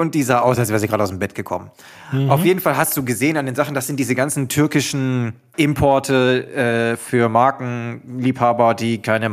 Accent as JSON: {"language": "German", "country": "Germany", "said": "Du bist ein Deutscher, okay. Ich bin Deutscher."}